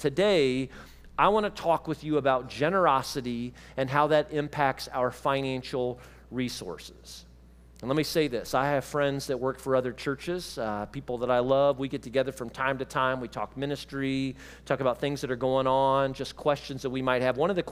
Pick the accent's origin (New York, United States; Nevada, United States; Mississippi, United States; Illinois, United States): Illinois, United States; Now, I grew up in Central Illinois. Central Illinois is not a lot different than Central Indiana, all right?